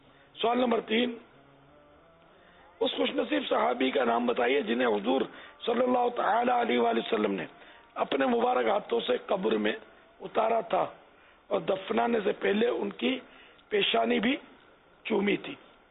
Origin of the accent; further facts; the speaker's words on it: Karachi, Sindh, Pakistan; born there; اور میں پھر کراچی آئے, تو کراچی میں پیدا ہوا.